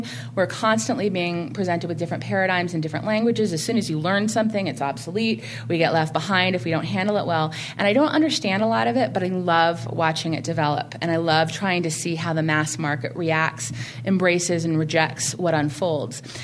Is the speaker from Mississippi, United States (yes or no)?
no; Berkeley, California, United States; And, you know, I grew up in Berkeley. People in Berkeley do not become CEOs.